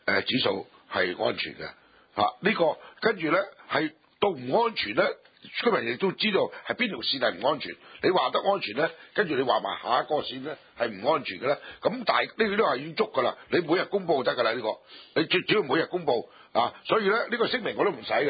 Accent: Hong Kong; 我们下一代我们香港人是有福的、

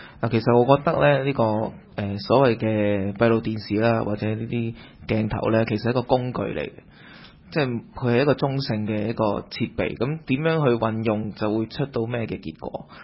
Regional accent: Hong Kong; 所以講到尾係你政府點樣去對待我哋香港人嘅個人私隱

